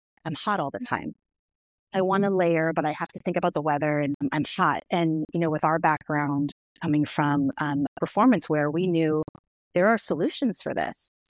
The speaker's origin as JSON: {"language": "English", "region": "West Coast", "country": "United States", "said": "I am from the West Coast"}